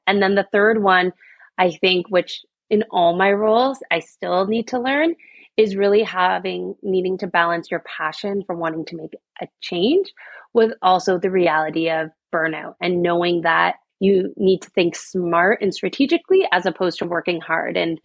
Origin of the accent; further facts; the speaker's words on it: Thornbury, Ontario, Canada; And so I was raised in Thornbury, Ontario. And so I am a small town girl.